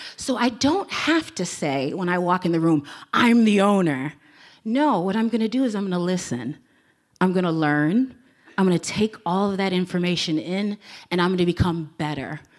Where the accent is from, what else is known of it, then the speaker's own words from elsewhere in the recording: Chicago, Illinois, United States; also born or lived in Downers Grove; So I'm this girl from Chicago, yet I'm flying to Harvest.